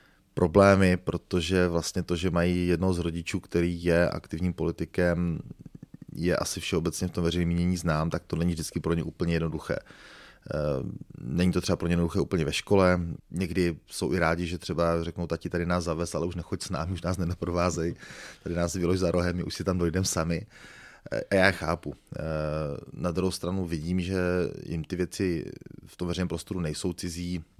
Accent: Moravia, Czechia; jsem hrdý, jak tady zaznělo v úvodu, na to, že jsem nejenom Moravák, ale že jsem Hanák

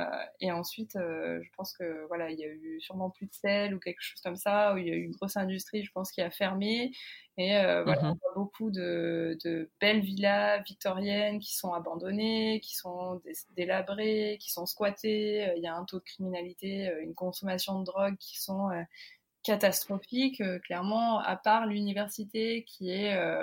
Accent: France; la façon dont j'ai grandi en France.

